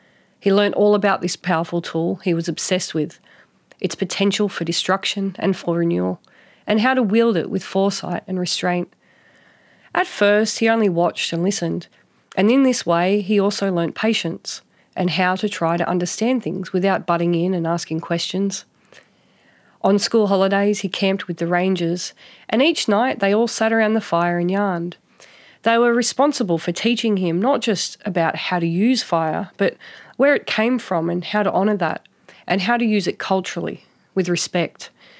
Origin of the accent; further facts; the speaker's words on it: New South Wales, Australia; the community that I belong to, that I grew up in the Tweed.